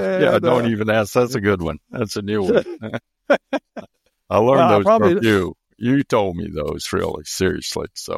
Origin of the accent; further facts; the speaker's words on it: Florida, United States; I grew up in Central Florida between Orlando and Tampa, a rural county called Lake County. I'm the third of three sons. My father was a Baptist minister, and he also farmed.